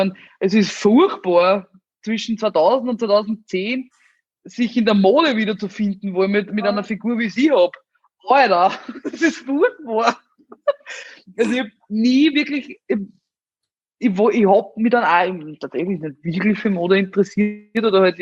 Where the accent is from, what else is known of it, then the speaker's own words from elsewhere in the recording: Amstetten, Lower Austria, Austria; Ich bin ja aus Amstetten, da gibt es die Stadthalle und da gibt es ein Restaurant drinnen und das haben damals meine Großeltern geführt